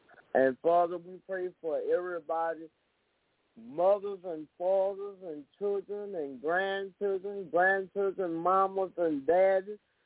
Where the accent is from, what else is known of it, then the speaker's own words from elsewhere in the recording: Homer, Louisiana, United States; I'm from Homer, Louisiana.